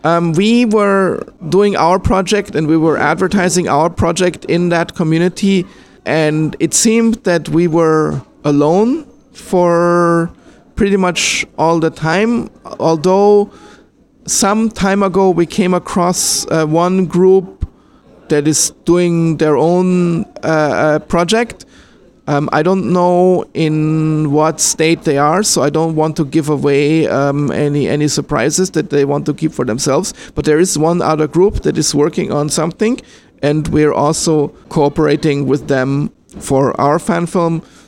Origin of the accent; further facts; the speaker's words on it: Austria; also born or lived in Germany / United States / New Zealand / Singapore; now in China; I am originally from Austria, but I have lived in Austria, in Germany, in other countries in Europe, in the United States. I've lived in New Zealand. I've lived in Singapore.